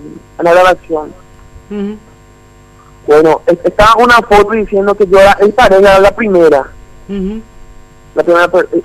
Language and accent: Spanish; Paraguay; now in Brazil; Desde 2014, yo soy brasileño, tanto paraguayo como brasileño, pero hace unos tiempos atrás yo renuncié totalmente a mi nacionalidad paraguaya.